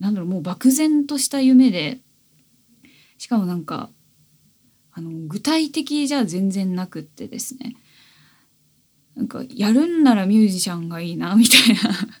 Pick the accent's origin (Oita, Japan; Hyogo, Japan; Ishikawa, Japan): Oita, Japan; now in Tokyo, Japan; 故郷の大分県でですね、オフィスレディをですね OL さんをですねやっていたんですけれども